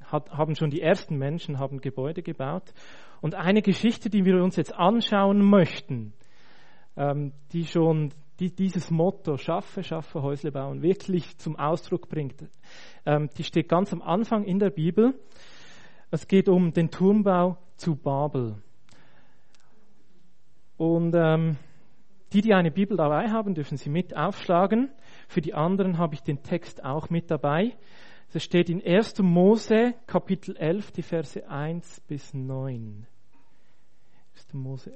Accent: Switzerland; aber auch bei uns in der Schweiz

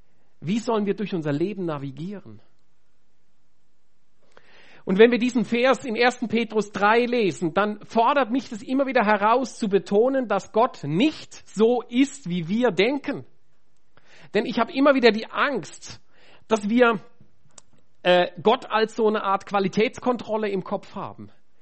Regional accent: Switzerland; das stellt uns als Europäer und als Christen und als Schweizer vor wichtigen Fragen

